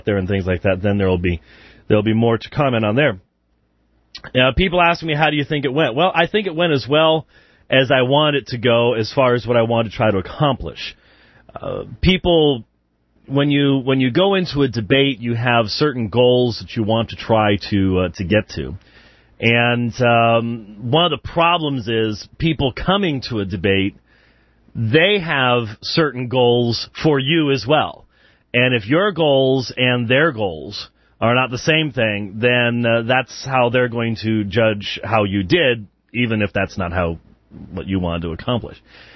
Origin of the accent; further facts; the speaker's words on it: Scotland, United Kingdom; I'm Scottish, for crying out loud.